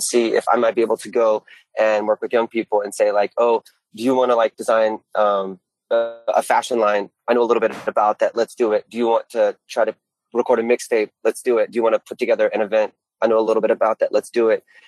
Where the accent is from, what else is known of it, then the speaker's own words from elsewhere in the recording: Georgia, United States; Well, I think that I grew up in the South. I grew up in Southeast Georgia